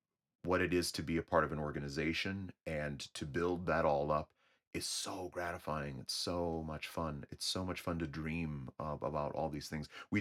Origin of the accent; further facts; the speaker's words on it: Wisconsin, United States; I was part of a boy choir. I grew up in Wisconsin.